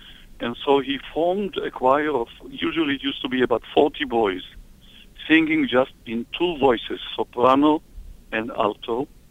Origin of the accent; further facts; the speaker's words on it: Tel Aviv, Tel Aviv District, Israel; Well, I was born in Tel Aviv, in Israel, and raised in Tel Aviv.